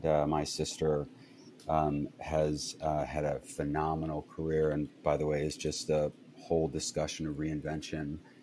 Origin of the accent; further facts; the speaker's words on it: Maryland, United States; also born or lived in Indiana; Early on with my dad's family in Indiana, and then a little bit later on with my mom's family in Maryland.